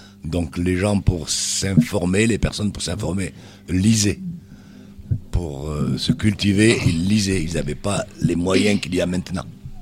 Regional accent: Nozières, Auvergne-Rhône-Alpes, France; also born or lived in Lamastre; Moi, j'étais paysan à Nozières. Je suis né, pas né à Nozières, moi, je suis né juste à La Mastre, mais j'ai toujours habité Nozières. Et donc, je suis maintenant un paysan à la retraite.

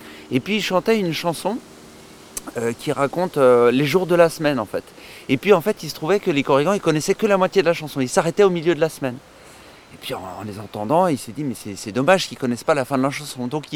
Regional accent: Brittany, France; Ah oui, je suis breton, disons pure souche, mais mes grands-parents étaient agriculteurs à quelques kilomètres d'ici, de chaque côté, paternel et maternel.

